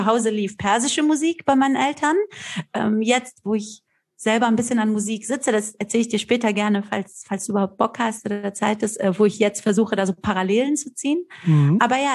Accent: Frankfurt, Hesse, Germany; ich bin in Frankfurt zur Schule gegangen. Ja, ich habe, die Story kennt ja jeder bei mir so, wir haben zu dritt in einer Einzimmerwohnung gewohnt, war Asylantenmädchen in Frankfurt-Griesheim, haben davor im Asylantenheim

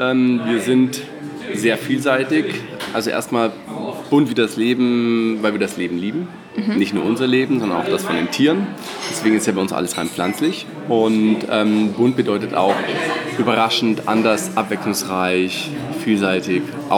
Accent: Ingolstadt, Bavaria, Germany; now in Cologne, Germany; wir kommen aus Ingolstadt. Okay, ja. Im schönen Bayern. Und sind dann auch beide in Bamberg studieren gewesen.

